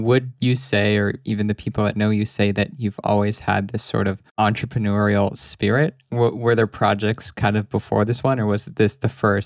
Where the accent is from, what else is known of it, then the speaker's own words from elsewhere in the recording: West Coast, Canada; Yeah, West Coast, which means it's 2 p.m. for me